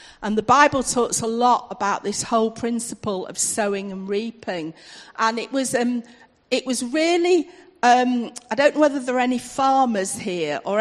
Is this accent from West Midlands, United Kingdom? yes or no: no; Manchester, North West England, United Kingdom; born there; Because I was born in Manchester. It's a big sort of industrial city. I don't really do farming.